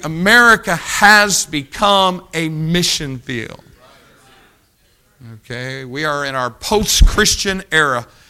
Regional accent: United States; I'm an American.

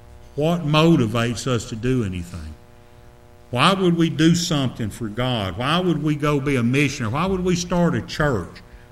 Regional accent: United States; When I went to Mongolia on a missions trip, I grew up in America.

